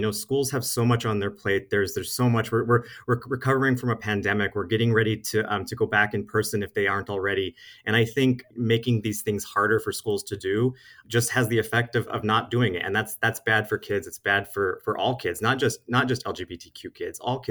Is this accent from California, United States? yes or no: no; Safford, Arizona, United States; I grew up in Safford, Arizona, out in Graham County.